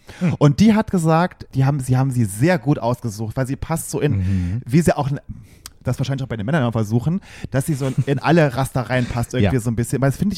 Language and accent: German; Saarland, Germany; Aus Saarbrücken, ja, die Saarländerin aus meiner alten Heimat.